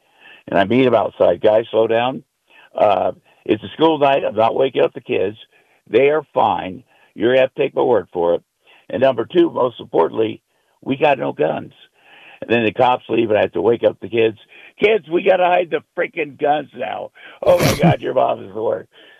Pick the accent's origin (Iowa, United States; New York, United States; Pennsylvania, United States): Iowa, United States; Ottumwa; I'm from Ottumwa, Iowa, small farm town. I grew up on a farm